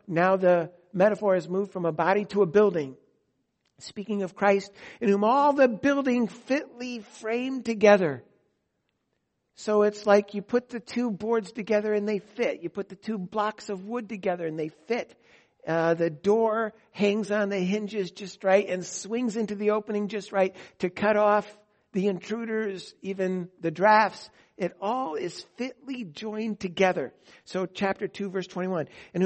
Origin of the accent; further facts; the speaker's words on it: United States; I am naturally resistant to that because I'm an American and I live in this century and no other.